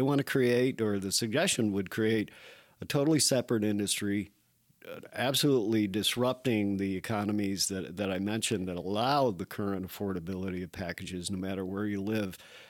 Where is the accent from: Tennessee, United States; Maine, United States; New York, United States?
New York, United States; Pierpont Manor; For those, I'm sure, very few of your listeners who don't know where Pierpont Manor, New York is, it's up closer to the Canadian border than anything else.